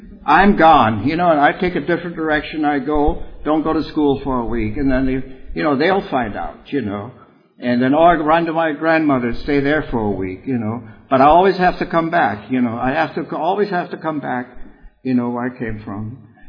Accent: Berlin, Germany; English is a second language; I grew up in Berlin, a big city.

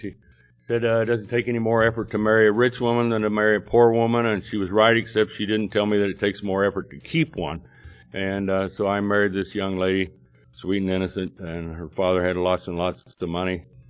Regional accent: Texas, United States; born there; I was born in Texas, and so you'll know the difference between a fairy tale and a Texas tale.

